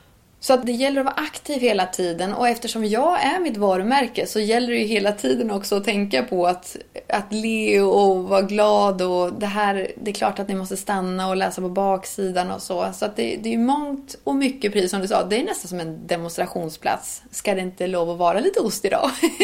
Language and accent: Swedish; Östergötland, Sweden; accent: Östergötland dialect; Men när jag pratar med min mamma och pappa i telefon, då kommer östgötskan in ganska rejält.